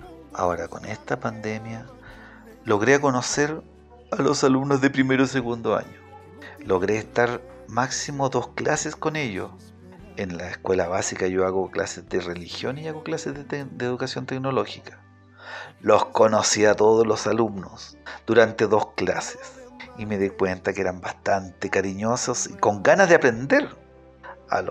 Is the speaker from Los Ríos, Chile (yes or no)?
yes; La Unión, Los Ríos, Chile; vengo de una ciudad que se llama La Unión, que está entre Osorno y Valdivia. Así que soy provinciano igual que los que están en esta comuna